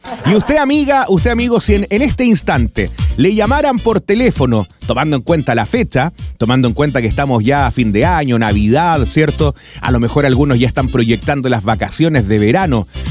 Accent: Chile; Oh, pero bueno, así somos los chilenos, pues, ¿sí o no?

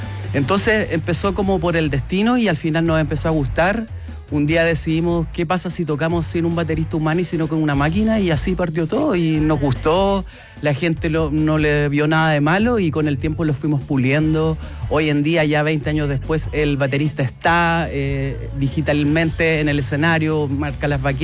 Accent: San Carlos, Ñuble, Chile; nosotros somos de San Carlos, ¿cachai?

